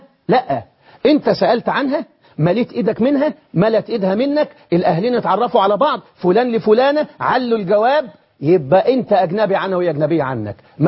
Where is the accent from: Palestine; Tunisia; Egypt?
Egypt; زي ما بيقول عندنا في مصر كده.